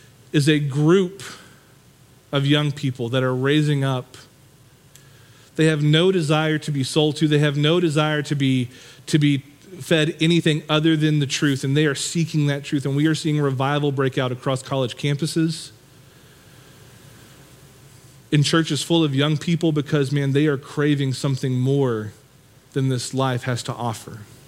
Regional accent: Knoxville, Tennessee, United States; I grew up in Knoxville. I'm from here. I was born and raised here.

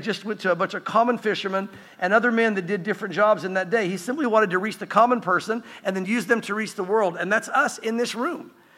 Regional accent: the South, United States; Growing up in the South, I grew up in religiosity.

